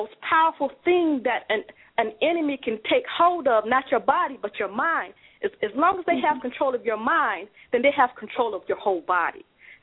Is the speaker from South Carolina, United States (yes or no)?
yes; Columbia, South Carolina, United States; Yes, I am. I am from Columbia.